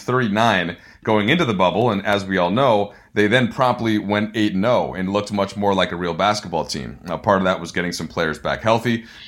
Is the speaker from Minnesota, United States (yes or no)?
yes; Minnesota, United States; People know that I'm from Minnesota, so I know some people that are over there.